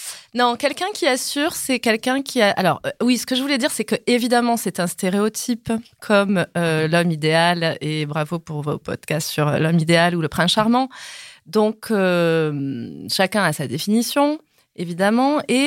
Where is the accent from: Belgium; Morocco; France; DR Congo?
France; Montpellier, Occitanie; now in Paris, France; j'habite à Paris, mais j'ai grandi à Montpellier. J'ai 45 ans